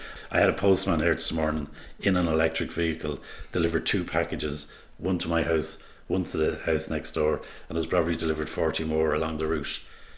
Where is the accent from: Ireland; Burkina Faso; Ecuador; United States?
Ireland; Castleknock, Leinster; from Castle Knock. My house is 50 metres, maybe 100 metres, as the crow flies from the takeoff and landing zone.